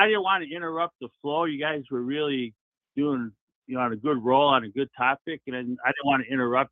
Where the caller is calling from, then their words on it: Florida, United States; from Florida.